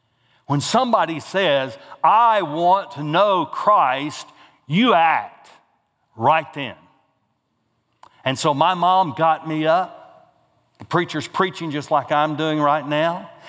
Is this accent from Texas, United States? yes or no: yes; Groves, Texas, United States; I grew up in Groves, Texas, and met my wife here